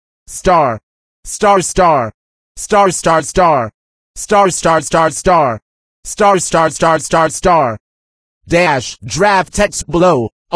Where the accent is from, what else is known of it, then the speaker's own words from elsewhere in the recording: San Bernardino, California, United States; I purchased this phone in August in my hometown of San Bernardino, California.